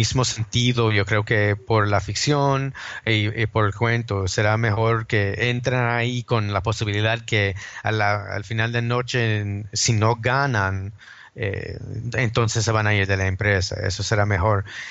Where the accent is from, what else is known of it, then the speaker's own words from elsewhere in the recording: New York, United States; Yo no soy demonio, pero yo soy de Nueva York